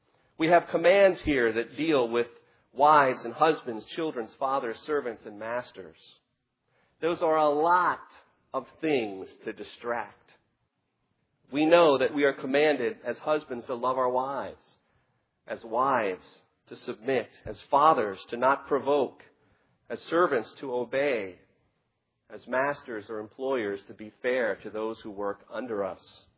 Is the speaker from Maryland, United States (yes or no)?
yes; Jarrettsville, Maryland, United States; When I was a kid growing up in Jarrettsville, Maryland, we had a very large backyard